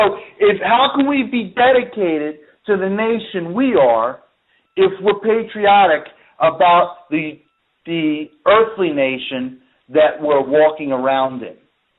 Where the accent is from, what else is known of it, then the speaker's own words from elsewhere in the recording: United States; who I am as an American, quote-unquote, on paper, It's just a matter of where I was born.